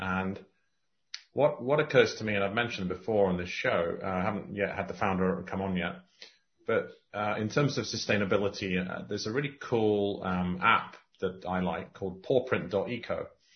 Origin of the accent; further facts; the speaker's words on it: Cayman Islands; and I come from the Cayman Islands, we don't have income tax.